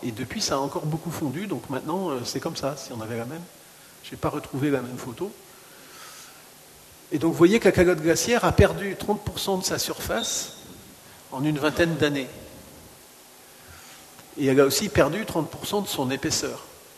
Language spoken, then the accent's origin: French; Canada; Donc, j'ai grandi toute mon enfance au Canada.